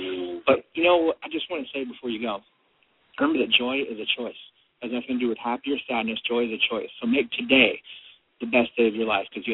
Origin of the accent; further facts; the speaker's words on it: Alexandria, Louisiana, United States; also born or lived in New Orleans; I grew up in there in Alexandria and went to college in Lafayette.